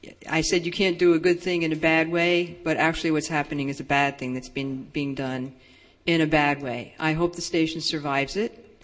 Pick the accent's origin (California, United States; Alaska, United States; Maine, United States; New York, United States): New York, United States; New York City; I am from New York City.